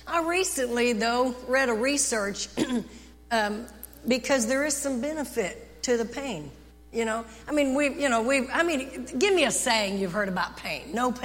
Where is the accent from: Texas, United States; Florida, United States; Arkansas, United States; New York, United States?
Texas, United States